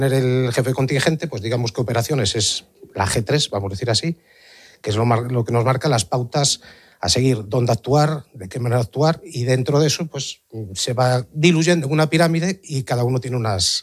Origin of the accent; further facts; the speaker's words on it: Ferrol, Galicia, Spain; born there; now in Pontevedra, Spain; yo soy nacido de Ferrol, llevo en Pontevedra 34 años destinado, no consecutivos, porque estuve una etapa en Zaragoza del 98 al 2003.